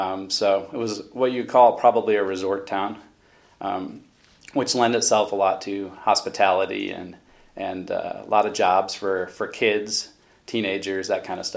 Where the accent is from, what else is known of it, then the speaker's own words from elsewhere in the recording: Saratoga Springs, New York, United States; also born or lived in Manchester, Connecticut; Well, I grew up in Saratoga Springs, New York, and my mom, Patricia, and … We grew up in a horse racing town, Saratoga Springs.